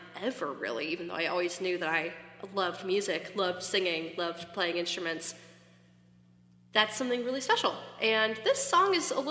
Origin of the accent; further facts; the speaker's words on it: Appalachia, United States; which growing up in the Appalachian region, you really wouldn't expect to come last